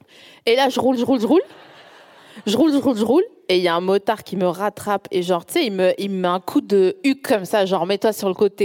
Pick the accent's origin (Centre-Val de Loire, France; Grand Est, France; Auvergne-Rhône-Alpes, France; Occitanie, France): Grand Est, France; Je dis, je suis des Vosges, vous connaissez un petit peu?